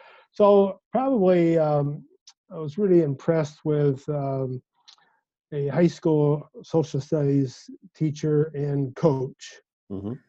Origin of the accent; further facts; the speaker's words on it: Annawan, Illinois, United States; Well, I was raised on in around Annawan, Illinois, on a rural farm, family farm, the oldest of five sons, and a fifth generation farm boy.